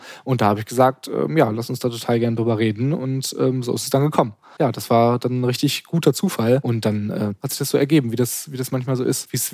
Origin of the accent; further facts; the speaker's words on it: North Rhine-Westphalia, Germany; now in Lüneburg, Germany; Also ich komme aus NRW und war vorher noch nie in Lüneburg